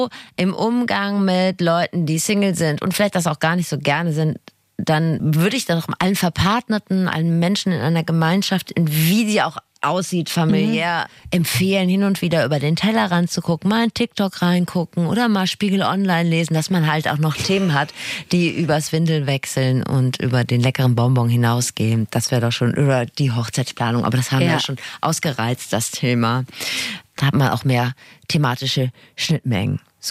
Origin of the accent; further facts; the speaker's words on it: Switzerland; Als Schweizer ist Reisen wirklich leicht.